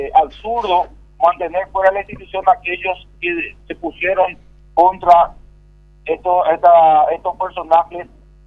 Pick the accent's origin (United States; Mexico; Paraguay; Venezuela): Paraguay; somos ciudadanos de la República del Paraguay